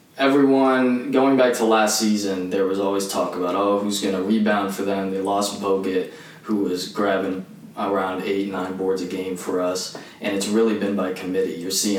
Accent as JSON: {"language": "English", "town": "Oakland", "region": "California", "country": "United States", "lives_now": "Manhattan, United States", "said": "I'm originally from Oakland. Aliko and I went to school together for about 8 years. And I'm currently living in Manhattan, working as a financial analyst"}